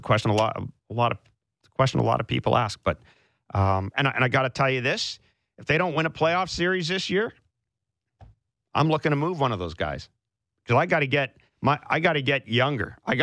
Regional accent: Morden, Manitoba, Canada; from Morden, Manitoba. I still don't believe that there's somebody with my name in my hometown still.

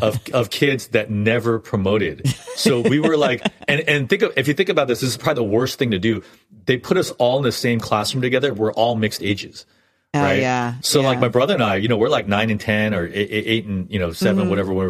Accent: Incheon, South Korea; if I go back to my hometown in Incheon, I won't recognize it and it'll, you know, drive me to tears or whatever, because it's so modern.

